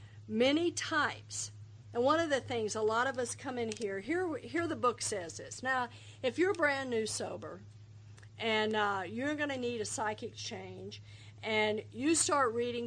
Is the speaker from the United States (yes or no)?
yes; Texas, United States; I was raised Southern Baptist. I grew up in Texas, right where they took the Bible Belt and gave it an extra pull.